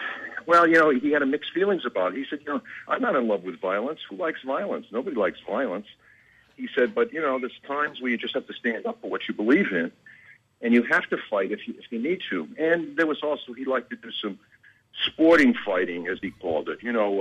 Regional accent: New England, United States; I'm from New England, too, and he used to summer there

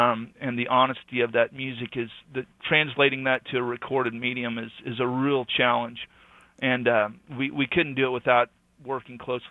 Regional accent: the Ozarks, United States; but you know, growing up in the Ozarks, I had a lot of exposure to Americana and folk and bluegrass

